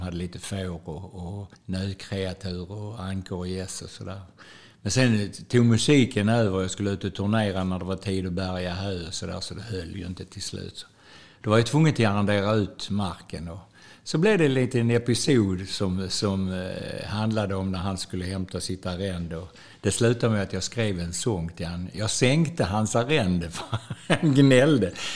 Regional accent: Malmö, Skåne, Sweden; also born or lived in Östra Ljungby; Jag bodde där tills jag var 12 år tror jag, när vi flyttade från Malmö upp till Östra Ljungby.

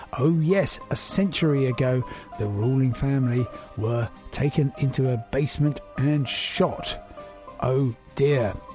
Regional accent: Crawley, South East England, United Kingdom; Now, I come from Crawley, but some of the very dodgiest pubs and clubs I've ever been to are in Yekaterinburg.

